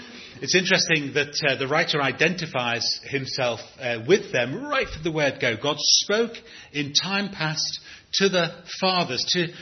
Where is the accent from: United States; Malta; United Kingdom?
United Kingdom; England; English people tend to be fairly comfortable with their Englishness, as far as English people can be comfortable. We can tell all kinds of jokes about queuing and about the weather and about the England cricket team